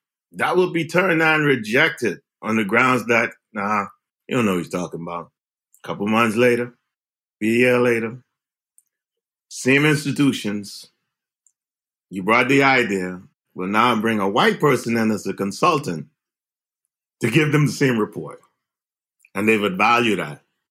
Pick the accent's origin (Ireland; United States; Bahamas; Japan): Bahamas; For years of growing up in the Bahamas, around predominantly Black and indigenous people of color, it's still, there was a place of colonialism, right?